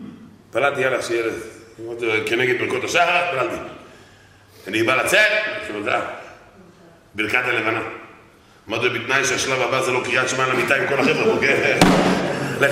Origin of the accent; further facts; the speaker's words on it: Bnei Brak, Tel Aviv District, Israel; ואני בתור בני ברקי, סקרה, אתם יודעים, בני ברקי, רוצים לדעת הכל